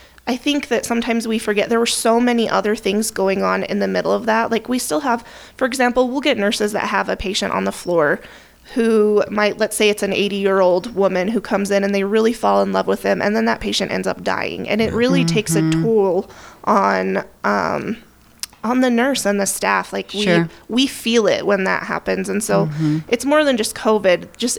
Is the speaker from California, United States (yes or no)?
no; Wyoming, United States; So, I was raised in Star Valley.